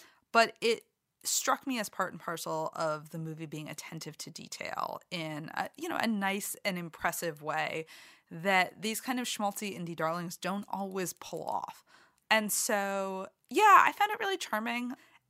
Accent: Boston, Massachusetts, United States; because I am from Boston, from the Boston area.

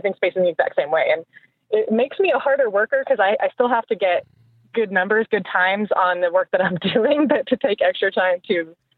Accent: Ireland; I'm Irish, so if I didn't have bad luck, I wouldn't have any luck at all.

